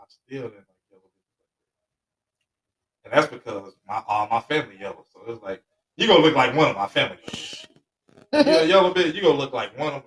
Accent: Chicago, Illinois, United States; Okay, I come from Chicago. I never skinny bitches in Chicago.

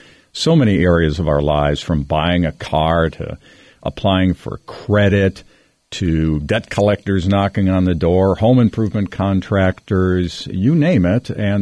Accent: Waukesha, Wisconsin, United States; moved away as an adult; now in Des Moines, United States; I am not an Iowa native. I was born and raised in Waukesha, Wisconsin, near Milwaukee.

